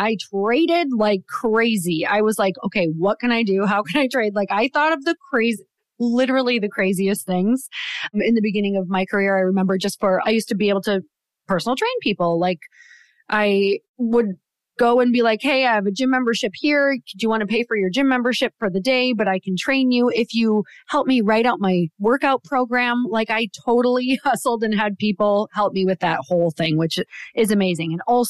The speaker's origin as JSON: {"language": "English", "region": "Midwest", "country": "United States", "tie": "born or raised there", "said": "I actually remember, so I was raised in the Midwest, and that certainly is like a badge of honor to clean your own house and like do all the chores and the yard work."}